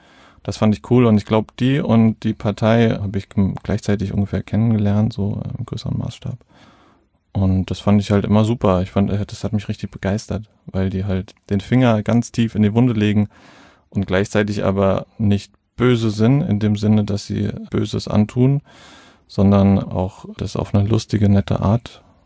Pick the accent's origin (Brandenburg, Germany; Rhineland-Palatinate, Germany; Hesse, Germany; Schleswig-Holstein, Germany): Rhineland-Palatinate, Germany; Also ich bin in der Pfalz aufgewachsen.